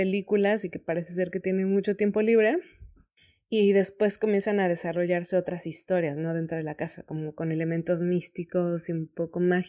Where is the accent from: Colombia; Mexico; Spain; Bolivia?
Mexico; now in Berlin, Germany; soy mexicana y periodista y desde hace algunos años vivo en Berlín.